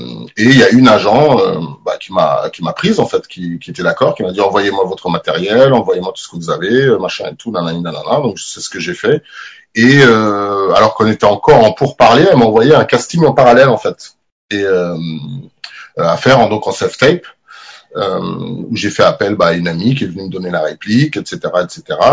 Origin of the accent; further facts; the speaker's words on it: Germany; first language German; French is a second language; j'ai grandi en Allemagne, donc ma langue maternelle, on va dire, c'est de l'allemand en fait. J'ai parlé allemand, c'était presque ma première langue avant même de parler français. Donc je parle un allemand sans accent français en tout cas, et je parle couramment